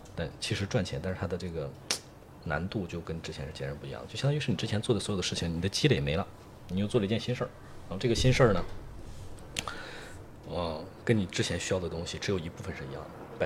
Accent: Liaoning, China; 我原来因为我们家是辽宁人

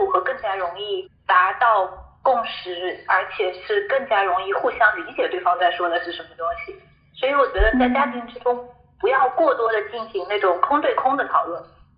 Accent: Jiangsu, China; 比如说我是江苏人，我们江苏被叫的什么内斗大省什么的，我是苏锡常江苏人

